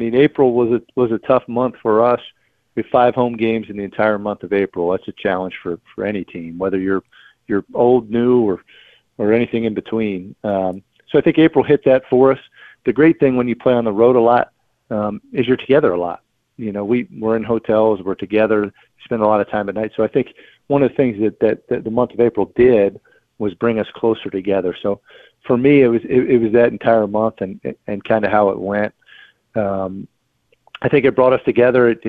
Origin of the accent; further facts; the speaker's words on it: Crofton, Maryland, United States; also born or lived in Brookville, Maryland / Montgomery County, Maryland; So I'm from a place called Brookville, Maryland, right outside of D.C. I grew up actually in Crofton, which is kind of over towards Annapolis, Maryland, and then finished my high school years in Montgomery County, Maryland.